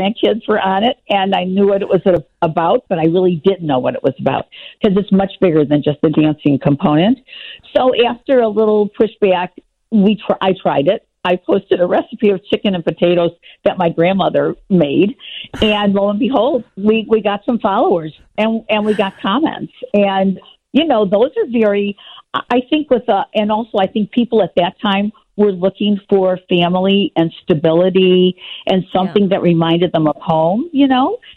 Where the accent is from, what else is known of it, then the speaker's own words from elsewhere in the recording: Chicago, Illinois, United States; I never thought I'd be interviewed on WGN, the station that I listen to all the time growing up in Chicago, right?